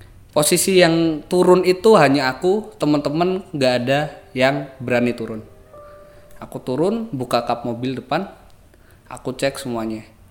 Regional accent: Magelang, Central Java, Indonesia; kalau teman-teman tahu di daerah Magelang, karena saya orang Magelang, sebelum dari kota Magelang

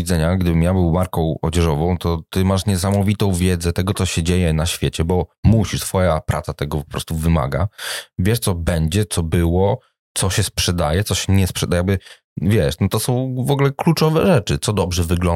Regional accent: Pomeranian Voivodeship, Poland; Ja jestem z Trójmiasta, okay.

